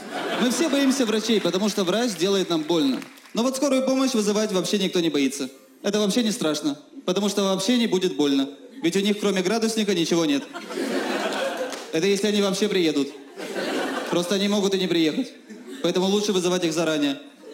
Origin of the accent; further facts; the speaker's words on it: Odesa, Odesa Oblast, Ukraine; Например, в Одессе, откуда я родом, лечить зубы в 3 раза дешевле.